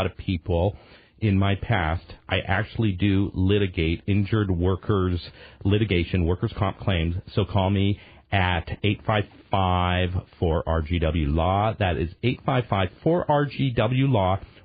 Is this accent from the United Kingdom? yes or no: no; Canada; accent: Canadian; oh, there's my Canadian accent that just came out. I said oat.